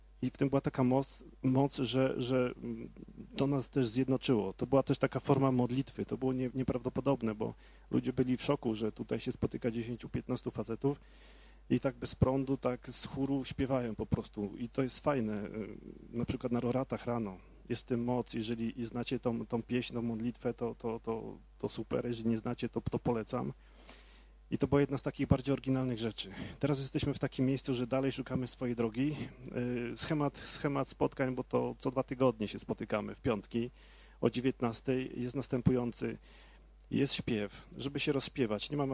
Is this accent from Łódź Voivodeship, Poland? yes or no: yes; Aleksandrów Łódzki, Łódź Voivodeship, Poland; Jesteśmy z Aleksandrowa, to 20 minut stąd, czyli całkiem niedaleko.